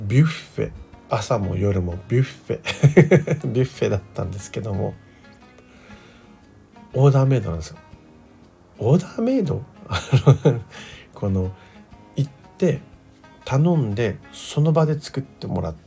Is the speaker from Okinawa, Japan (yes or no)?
yes; Okinawa, Japan; 私は沖縄出身なので雪と縁がないまま20代まで過ごしたので